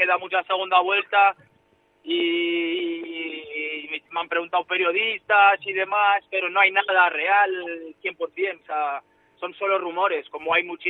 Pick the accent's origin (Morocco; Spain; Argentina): Spain; Sestao, Basque Country; me he formado en la cantera, soy de ahí, soy de Sestao.